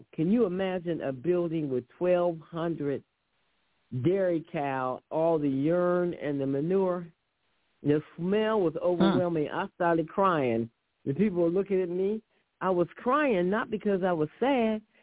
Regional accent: Ohio, United States; where I was born and raised in Ohio is a highly radioactive area.

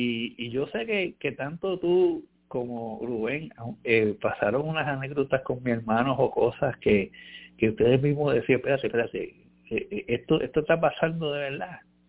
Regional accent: Santurce, Puerto Rico; Nosotros somos de Santurce, nos criamos en Villa Palmera.

